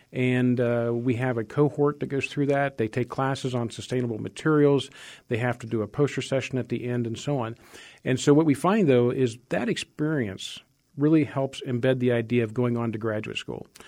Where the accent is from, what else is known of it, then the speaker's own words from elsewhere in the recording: Ohio, United States; also born or lived in Germany / Iowa; I grew up in Ohio, lived in Germany for a while, and then lived in Iowa for many years.